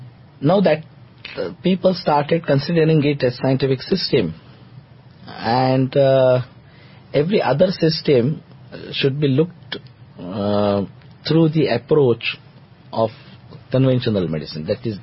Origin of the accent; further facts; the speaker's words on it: Pune, Maharashtra, India; You see, I am from Maharashtra. It's a city near Mumbai.